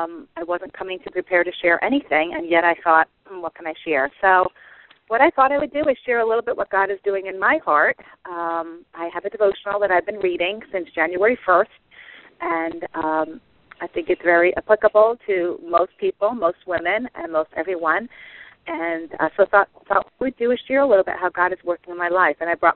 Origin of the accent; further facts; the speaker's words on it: Medford, New Jersey, United States; I'm from Medford, New Jersey